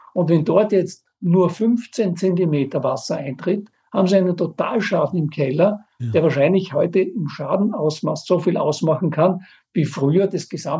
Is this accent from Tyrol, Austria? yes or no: no; Styria, Austria; Ich bin in einer Bergstadt in der Obersteiermark aufgewachsen, mit absoluter sozialdemokratischer Mehrheit